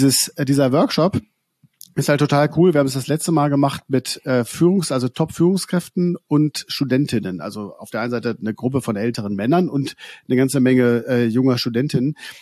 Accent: Hanover, Lower Saxony, Germany; Genau, ich bin in Hannover groß geworden.

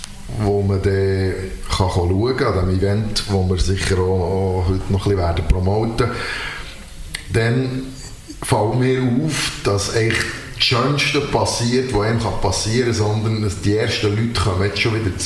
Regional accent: Switzerland; Ich bin auch an Aare aufgewachsen.

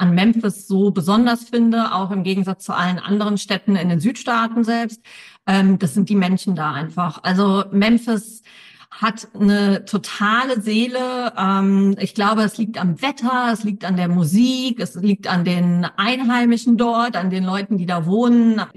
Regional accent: Cologne, North Rhine-Westphalia, Germany; weil ich bin Kölnerin

